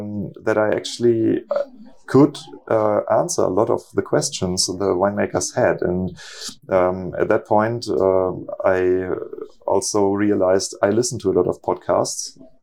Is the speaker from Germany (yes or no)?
yes; Northern Germany, Germany; I come from Northern Germany. There's no wine growing. And I moved to a wine growing area when I was, I think, 17 years old